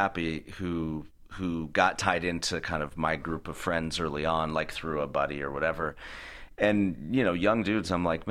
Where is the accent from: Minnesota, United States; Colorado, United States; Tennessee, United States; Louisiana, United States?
Colorado, United States; Boulder; so I grew up in Boulder, Colorado, which is a kind of a bubble, you know, I mean, Denver's there